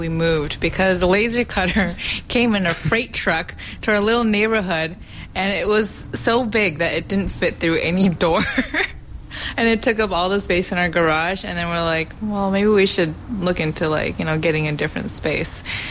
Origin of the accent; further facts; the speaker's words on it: San Jose, California, United States; I grew up around the San Jose area, kind of moved around the Bay Area, never really left it. My parents are from Taiwan, so I'm Taiwanese American.